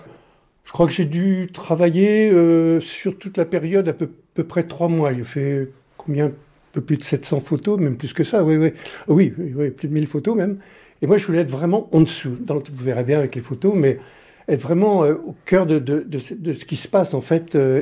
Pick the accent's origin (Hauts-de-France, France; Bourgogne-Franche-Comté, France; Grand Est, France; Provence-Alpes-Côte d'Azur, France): Bourgogne-Franche-Comté, France; Changy; Je viens de Changy.